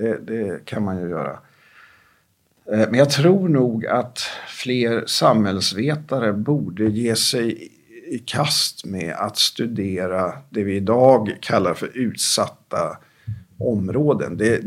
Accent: Sweden; Jag växte upp i Sverige, men är helt utanför.

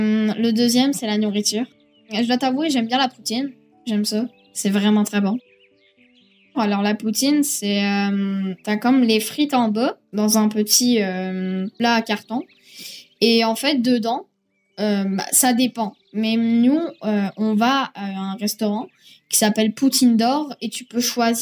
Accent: Grand Est, France; now in Saint-Georges, Canada; j'ai 12 ans, je suis en 6e année à l'école des Deveries. Là, moi, je suis Québec, dans les Appalaches, c'est en Beauce, à Saint-Georges. Je viens d'Alsace, en France, c'est sur vraiment le côté, à pile à côté de l'Allemagne.

